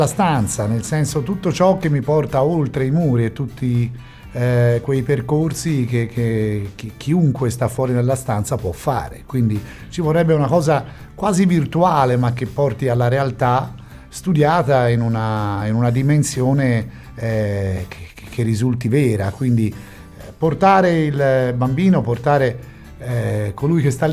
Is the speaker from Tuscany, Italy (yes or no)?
yes; Florence, Tuscany, Italy; Beh, comunque essere fiorentino mi inorgoglisce, mi rende felice